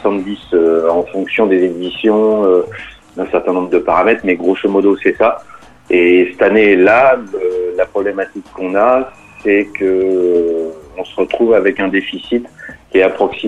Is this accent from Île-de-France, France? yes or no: no; Lusignan, Nouvelle-Aquitaine, France; il me disait « bah ouais, mais toi, t'es de la ville ». Parce que j'étais de Lusignan.